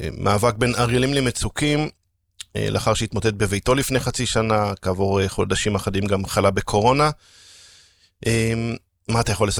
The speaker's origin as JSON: {"language": "Hebrew", "town": "Jerusalem", "region": "Jerusalem District", "country": "Israel", "tie": "born or raised there", "said": "גדלתי בצילו בשכונת גאולה בירושלים"}